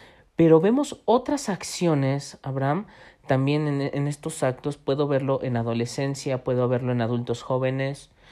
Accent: Mexico City, Mexico; como sociedad mexicana, Abraham, hablo del contexto en donde nos desenvolvemos, Ciudad de México

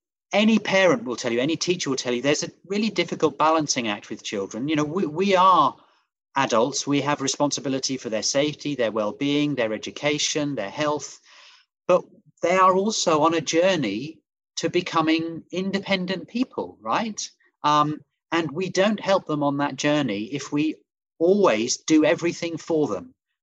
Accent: London, United Kingdom; I'm a Londoner.

